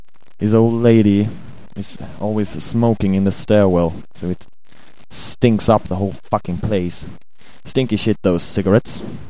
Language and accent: English; Sweden; accent: Swedish; English is a second language; my lovely Swedish accent doesn't make it easier for you to understand it.